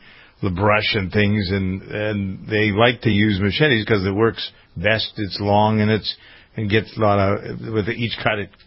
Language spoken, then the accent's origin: English; Framingham, Massachusetts, United States; Today is election day in my hometown of Framingham, Massachusetts.